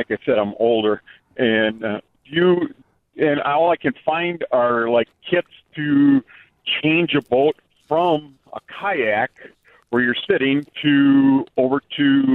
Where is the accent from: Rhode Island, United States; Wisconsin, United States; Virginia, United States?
Wisconsin, United States; De Pere; I grew up in De Pere, Wisconsin, and my father and my mom had a rental, canoe rental company